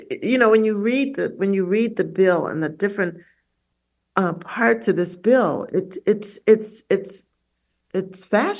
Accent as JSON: {"language": "English", "region": "Ohio", "country": "United States", "tie": "born or raised there", "said": "I grew up in Ohio, like partially in Ohio, like you did."}